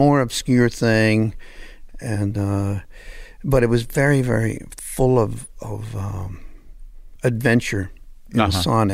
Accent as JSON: {"language": "English", "country": "Canada", "said": "I had a few hits in Canada because I was starting to rise up as a... as a Canadian record producer."}